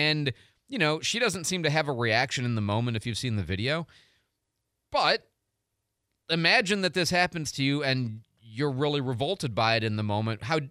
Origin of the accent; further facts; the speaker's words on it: Florida, United States; oh, I'm from Florida.